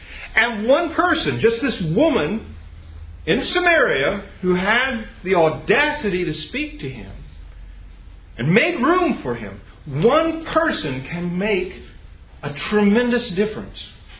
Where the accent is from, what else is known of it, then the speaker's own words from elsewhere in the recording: Dallas, Texas, United States; She actually worked at a clinic, in, sadly, in my hometown of Lake Highlands in Dallas.